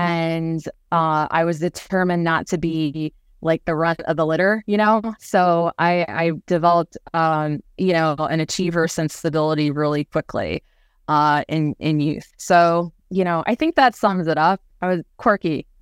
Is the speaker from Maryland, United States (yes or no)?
yes; Maryland, United States; Well, I am born and bred Marylander, so I grew up in Sorin Park. My parents still live there.